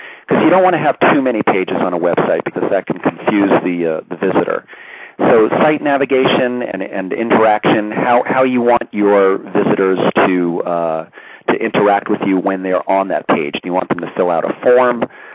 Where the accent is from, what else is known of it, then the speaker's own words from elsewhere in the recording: New York, United States; I'm from New York, so I called it a pizza parlor.